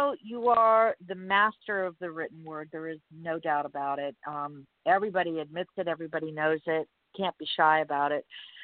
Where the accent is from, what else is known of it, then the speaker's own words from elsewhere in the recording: Miami, Florida, United States; To know that I was born and raised in Miami, and we have, you know, 85% of our population is Hispanic, and most of it's Cuban.